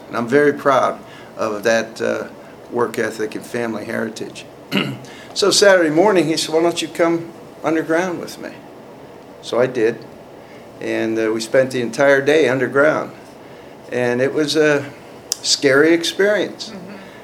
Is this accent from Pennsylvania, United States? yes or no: yes; Ebensburg, Pennsylvania, United States; also born or lived in Culver; I was born in Culver, Pennsylvania, and grew up in Ebensburg, Pennsylvania, attended Bishop Carroll High School, and upon graduation found my way here to the Rock.